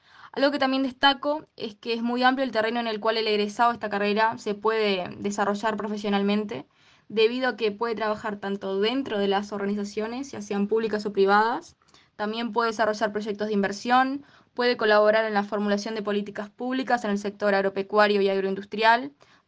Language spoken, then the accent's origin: Spanish; Minas de Corrales, Rivera, Uruguay; soy de Minas de Corrales, un pueblo en el departamento de Rivera, unos 60 kilómetros más o menos de la ciudad de Tacuarembó